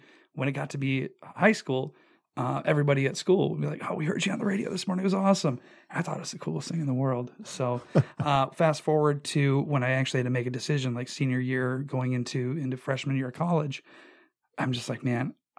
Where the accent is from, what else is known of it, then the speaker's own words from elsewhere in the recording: Eau Claire, Wisconsin, United States; Doing 7 years part-time on a country music station back in my hometown of Eau Claire, Wisconsin, and didn't have a full-time opportunity.